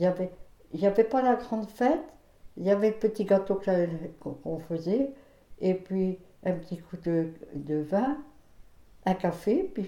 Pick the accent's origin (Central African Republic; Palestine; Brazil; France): France; Dingé, Brittany; J'ai pensé que mon enfance à Dingé, j'étais à l'école comme elle est là, et après je suis allée un petit peu à Combourg